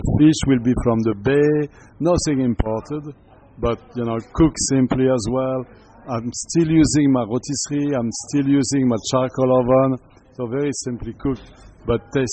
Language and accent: English; Normandy, France; moved away as an adult; also born or lived in Lyon / Japan; Yes, that's correct. Born and raised in Normandy, and then I moved to Lyon, as you know, working with the famous Paul Bocuse.